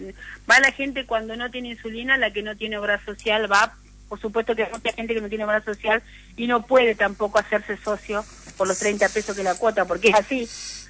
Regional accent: Paraná, Entre Ríos, Argentina; somos de acá de Paraná

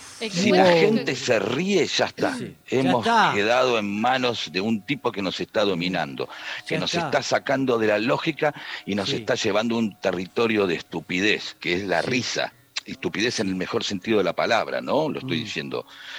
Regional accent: Argentina; ¿cómo somos los argentinos haciendo chistes?

